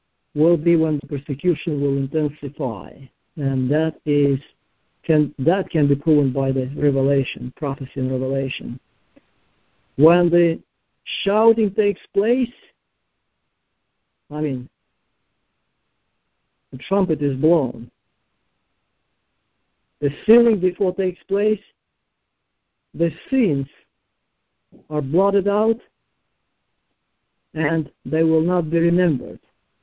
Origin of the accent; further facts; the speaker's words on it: Russia; accent: Russian; English is a second language; If you don't mind with to hear my Russian accent, I'll read it to you.